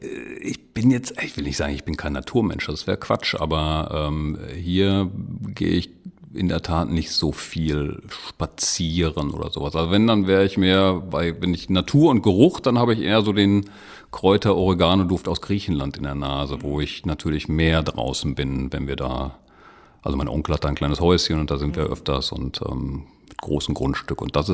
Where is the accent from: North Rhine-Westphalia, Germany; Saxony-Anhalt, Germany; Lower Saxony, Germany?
North Rhine-Westphalia, Germany; Lüdenscheid; now in Dortmund, Germany; Bin jetzt 48 noch und stamme aus gebürtig aus Lüdenscheid und aber mit dem Studium in Wuppertal und Bochum dann sozusagen auch irgendwann schnell ins Ruhrgebiet gekommen und seit fast 20 Jahren wohne ich jetzt auch hier in Dortmund